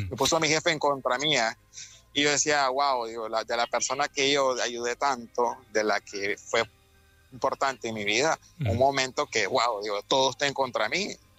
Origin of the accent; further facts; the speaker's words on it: Nicaragua; moved away as an adult; now in Barcelona, Spain; yo llegué a Barcelona en el 2019, de Nicaragua, soy de Nicaragua.